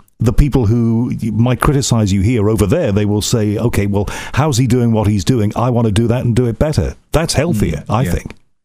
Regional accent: Liverpool, North West England, United Kingdom; when I was brought up in Liverpool, I used to stay up into the middle of the night trying to listen to American radio on AM across the Atlantic

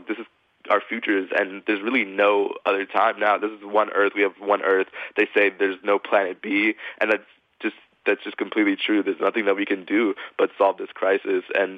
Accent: St. Thomas, U.S. Virgin Islands; moved away; And so I'm an immigrant from St. Thomas, actually, a small island in the Caribbean.

